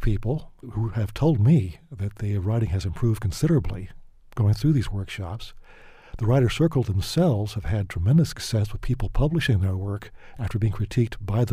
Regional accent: Atlanta, Georgia, United States; moved away as an adult; when I grew up in Atlanta, there was no science fiction community per se. There were a bunch of people I knew who were interested, but there was no society who got together and had conventions. I didn't find that until I came up here.

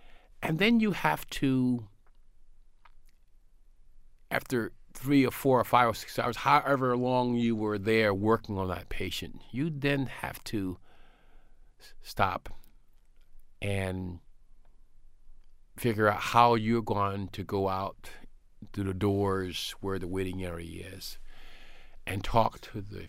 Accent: South Carolina, United States; Well, I grew up in South Carolina in a fairly poor neighborhood

